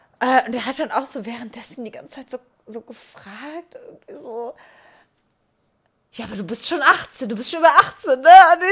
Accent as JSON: {"language": "German", "region": "North Rhine-Westphalia", "country": "Germany", "said": "Ich komme aus dem Rheinland und wir feiern Karneval."}